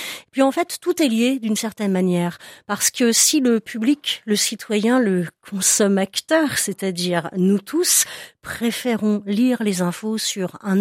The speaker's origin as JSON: {"language": "French", "country": "France", "said": "Bon, vous l'entendez, je suis française"}